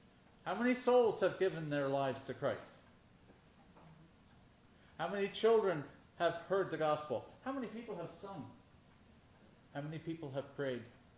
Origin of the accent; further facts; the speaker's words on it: Boyertown, Pennsylvania, United States; In my hometown, in Boyertown, Pennsylvania. In the center of town is Trinity Evangelical Lutheran Church.